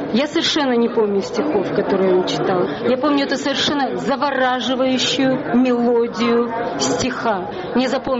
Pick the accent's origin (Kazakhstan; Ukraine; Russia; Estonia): Ukraine; moved away as an adult; now in United States; Я еще местечковая, как я люблю о себе говорить. Я приехала с Украины.